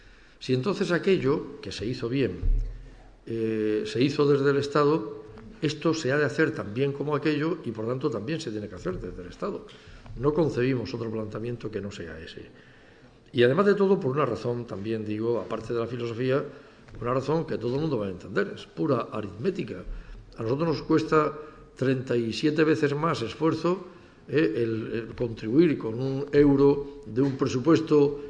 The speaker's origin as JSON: {"language": "Spanish", "region": "Region of Murcia", "country": "Spain", "said": "Sería siempre más de la mitad a los murcianos, porque nos hacemos cargo de lo nuestro y como contribuyentes españoles de lo que corresponde a la parte española"}